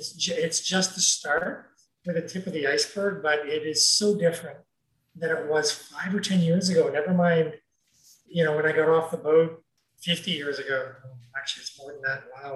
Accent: Toronto, Ontario, Canada; also born or lived in East York; It's how I survived, living in the Danforth, down in Toronto, and then moving to East York, and then growing up in Scarborough as, in my late teens.

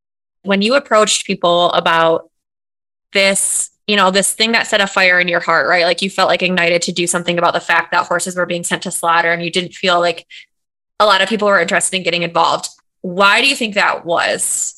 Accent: Michigan, United States; I feel like I'm from West Michigan, and there lots of people in my family are horse lovers.

